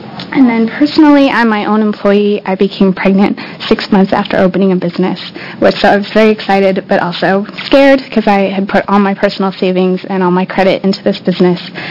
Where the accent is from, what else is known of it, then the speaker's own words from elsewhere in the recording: Portland, Oregon, United States; I'm also from Portland, Oregon, and the owner of a small business called Blue Sky Wellness Studio.